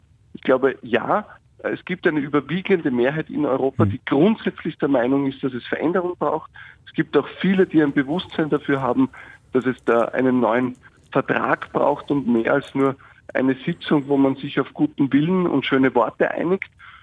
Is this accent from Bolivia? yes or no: no; Austria; was ich persönlich als Österreicher sehr hoffe